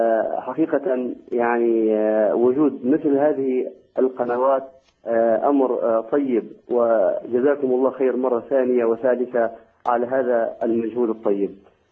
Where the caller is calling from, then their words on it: Denmark; من الدنمارك.